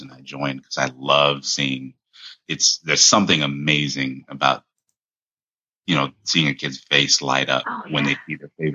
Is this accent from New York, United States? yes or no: no; Lancaster, California, United States; I grew up in Lancaster, California.